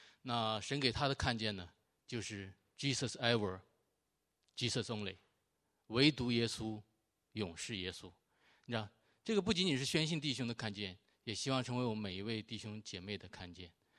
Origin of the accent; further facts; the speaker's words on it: Northeast China, China; 闹剧就是，我是东北人啊